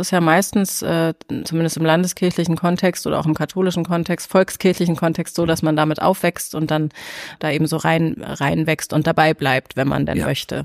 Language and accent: German; Rhineland, Germany; Ich komme auch aus dem Rheinland.